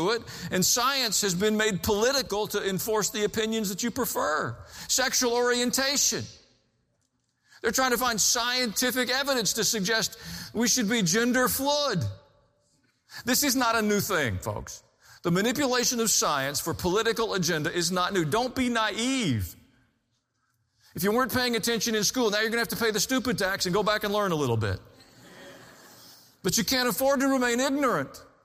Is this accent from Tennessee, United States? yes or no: yes; Tennessee, United States; I'm from Tennessee, deal with it, okay?